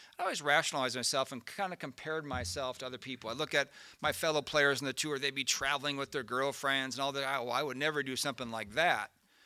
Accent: Minnesota, United States; here I'm from Minnesota

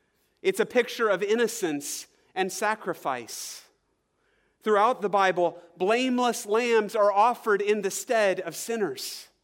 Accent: Oklahoma, United States; now in Minnesota, United States; I was used to the heat growing up in Oklahoma, but these Minnesota kids, as soon as it gets above 90, they're about to faint after one round of batting practice.

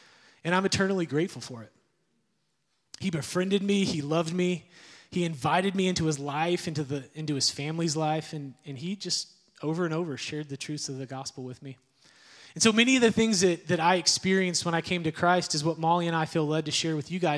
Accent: Edmond, Oklahoma, United States; I grew up in Edmond. I've been in Edmond almost my entire life. I did not grow up in the church. My family, we were technically Catholic, I guess

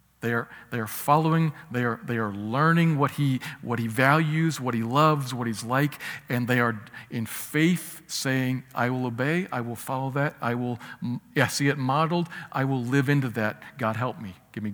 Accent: United States; I'm an American. Most of us are probably Americans

